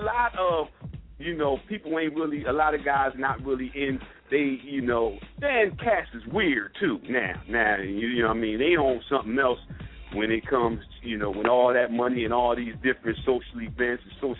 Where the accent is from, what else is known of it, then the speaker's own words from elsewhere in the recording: Trenton, New Jersey, United States; because we're from Trenton, where Ike Williams is from.